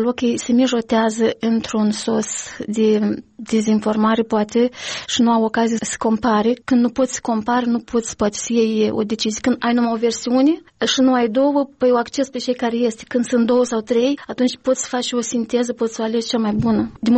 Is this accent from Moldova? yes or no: yes; Moldova; când spun că sunt din Republica Moldova